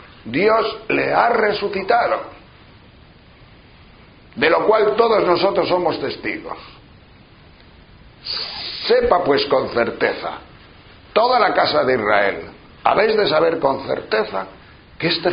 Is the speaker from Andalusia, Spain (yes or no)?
no; Castile and León, Spain; Cuando yo era pequeño, pues iba en el cine de mi pueblo, un pueblo de la provincia de León, figuraos, cuando yo era pequeño, estoy hablando de la posguerra, de los años 40